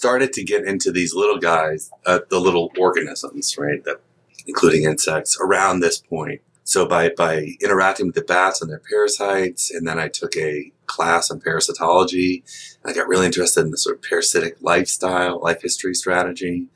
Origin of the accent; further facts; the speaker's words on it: Massachusetts, United States; I grew up in Massachusetts, and I would spend my afternoons and weekends in the woods